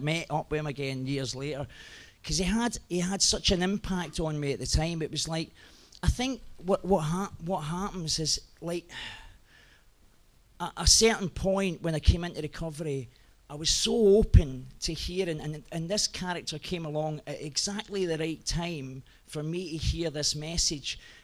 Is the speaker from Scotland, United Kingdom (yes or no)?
yes; Glasgow, Scotland, United Kingdom; I grew up in Glasgow.